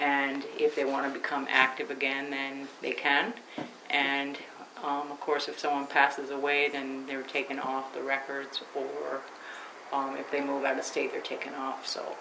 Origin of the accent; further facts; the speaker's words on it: Sharon, Connecticut, United States; born there; Sharon, Connecticut.